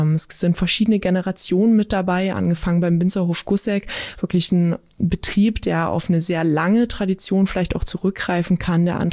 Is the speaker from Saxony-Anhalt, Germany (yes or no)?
yes; Saxony-Anhalt, Germany; Mein Lieblingsort bei uns in der Region an Saale und Unstrut ist tatsächlich da, wo ich aufgewachsen bin. Das ist im Unstruttal.